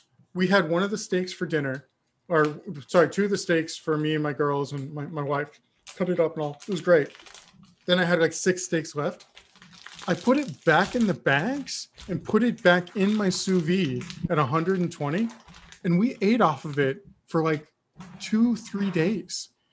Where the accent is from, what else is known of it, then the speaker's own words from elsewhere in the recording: Texas, United States; I'm a Texan. I need my meat.